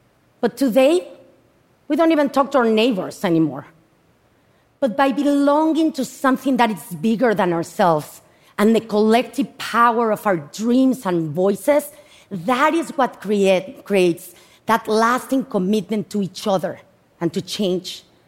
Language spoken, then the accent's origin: English; Mexico City, Mexico; English is a second language; moved away as an adult; now in United States; I am originally from Mexico City, moved to the US 25 years ago